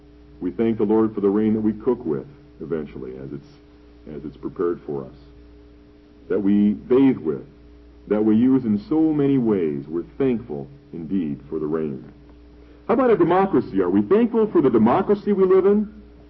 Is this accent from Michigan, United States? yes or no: yes; Detroit, Michigan, United States; You know, in Indiana, as well as where I grew up in Detroit, there was plenty of rain, plenty of condensation.